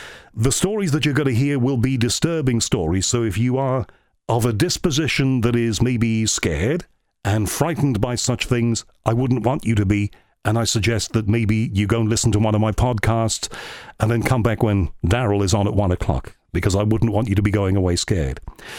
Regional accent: Liverpool, North West England, United Kingdom; I'm from Liverpool. Liverpool is a city that has a very strong Catholic faith and a very strong Protestant faith.

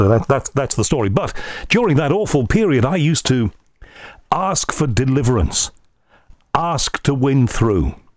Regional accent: Liverpool, North West England, United Kingdom; You know, I was born and brought up in Liverpool. I was lucky to be and gifted to have been brought up in Liverpool, a wonderful multicultural, free-thinking city that is a creative dynamo.

